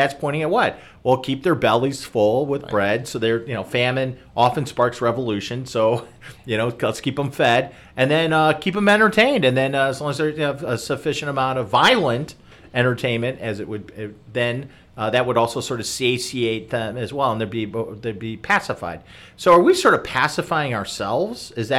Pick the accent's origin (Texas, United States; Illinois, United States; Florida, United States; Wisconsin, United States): Illinois, United States; Chicago; I grew up in the Chicagoland area. I think WGN might have been new, so that might have been kind of added.